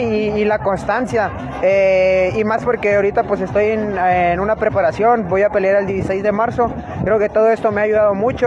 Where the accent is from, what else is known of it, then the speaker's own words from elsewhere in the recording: Los Cabos, Baja California Sur, Mexico; De Los Cabos.